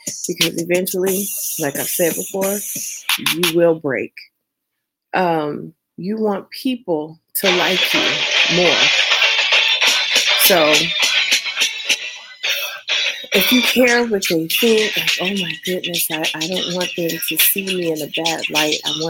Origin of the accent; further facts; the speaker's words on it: West Coast, United States; I am from the West Coast, so it's like snow.